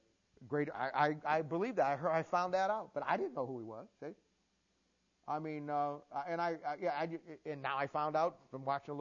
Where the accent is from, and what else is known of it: Ohio, United States